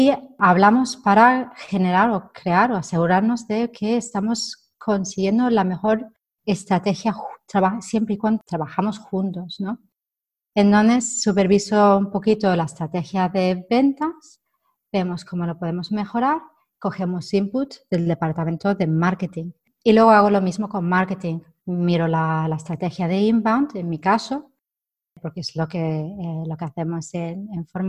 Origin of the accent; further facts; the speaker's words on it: England, United Kingdom; Spanish is a second language; Y me han pedido, para demostrar que soy inglesa, que demuestre que soy inglesa pidiendo un bocadillo en inglés